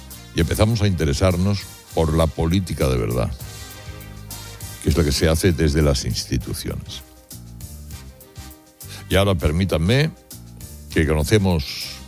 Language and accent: Spanish; Spain; una cosa somos los españoles, de los que hay de todo tipo